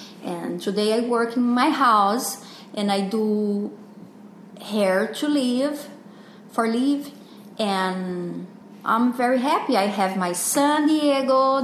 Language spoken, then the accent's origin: English; Mogi das Cruzes, São Paulo, Brazil; English is a second language; moved away as an adult; I grew up in Mogi das Cruzes. It's a little city close to São Paulo. And I was very poor.